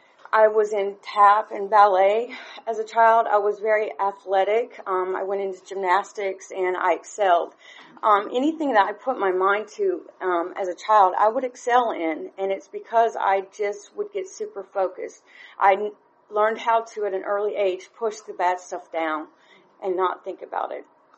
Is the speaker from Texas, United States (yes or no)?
no; Winder, Georgia, United States; born there; I was born on December 17th of 1983, week before Christmas. I was born in Winder, Georgia.